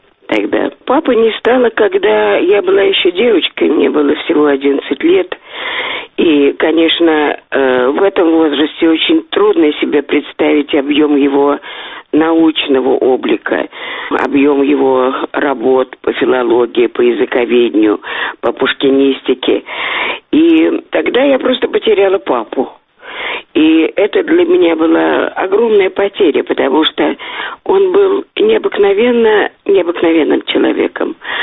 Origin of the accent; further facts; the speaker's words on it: Moscow, Russia; born there; Я родилась в Москве в семье … замечательного ученого-слависта, филолога, лингвиста, пушкиниста.